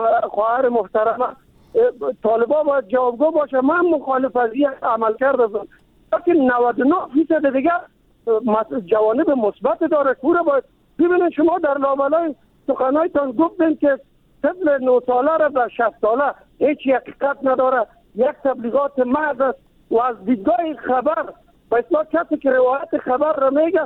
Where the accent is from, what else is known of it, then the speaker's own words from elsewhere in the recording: Kabul, Afghanistan; ما از کابل هستم، یعنی در قوم تاجک ولی مسلمان افغان دوست.